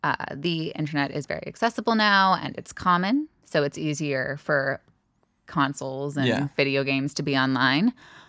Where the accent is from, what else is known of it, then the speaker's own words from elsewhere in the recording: California, United States; I'm from California, and there are a lot of nerds in California.